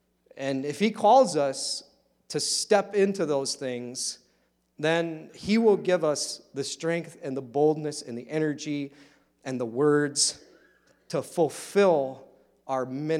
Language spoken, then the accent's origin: English; United States; It really encourages my faith as an American, as a Westerner, to live radical for Jesus